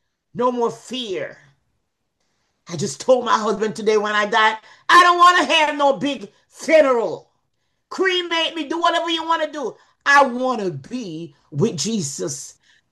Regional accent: Jamaica; And I remember when we in Jamaica, because I'm a Jamaican, it would say, my mother would say, "Blood is thicker than water."

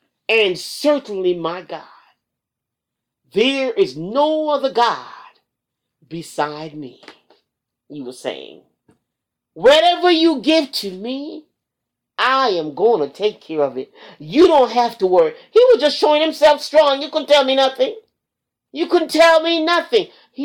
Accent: Hartford, Connecticut, United States; And I went with my mama. Not really my mom, but, you know, I grew up with her in Hartford.

